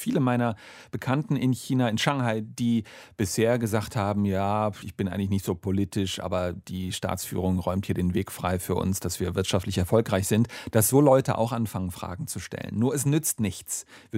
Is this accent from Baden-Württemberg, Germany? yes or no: yes; Rastatt, Baden-Württemberg, Germany; Ich bin aufgewachsen, auch in der Region Baden-Baden, Rastatt, wo ich herkomme.